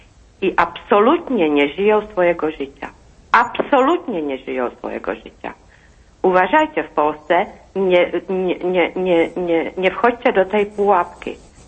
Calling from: Czechia; Pani … z Czech.

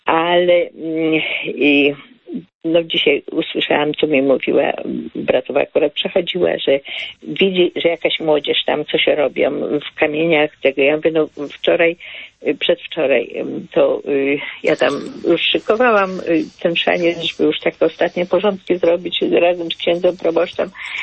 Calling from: Tomaszów Mazowiecki, Łódź Voivodeship, Poland; Tomaszów Mazowiecki. Ja chciałam powiedzieć o właśnie takie miejsca pamięci. U nas w Tomaszowie przy parafii Najświętszego Serca Jezusowego jest zrobiony szaniec.

